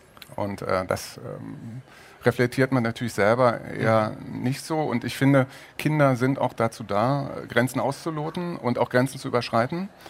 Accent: Germany; ich bin in der DDR aufgewachsen

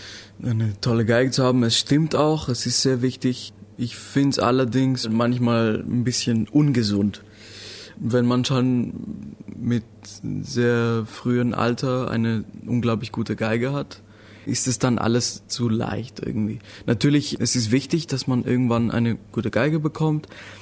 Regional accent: Athens, Attica, Greece; bin 20 Jahre alt und komme aus Griechenland. Meine Eltern kommen eigentlich aus Albanien, wurde aber in Griechenland geboren und in Athen aufgewachsen.

